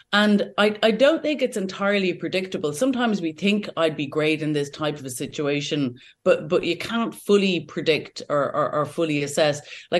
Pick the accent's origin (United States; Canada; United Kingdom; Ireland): Ireland; Dublin, Leinster; So in terms of my own backstory, so I'm from Ireland, born in Dublin.